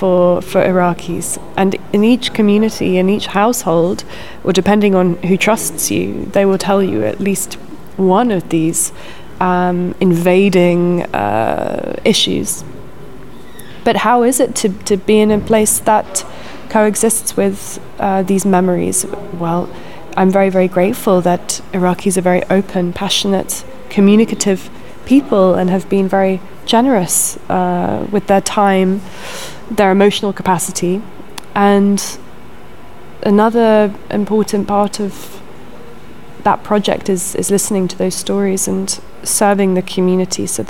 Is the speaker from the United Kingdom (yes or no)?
yes; United Kingdom; certainly as a British person